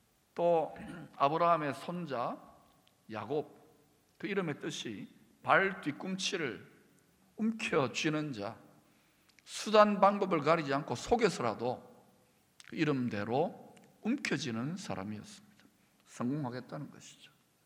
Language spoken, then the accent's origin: Korean; South Korea; 이 땅에 우리가 태어나 있기 때문에 저는 한국 사람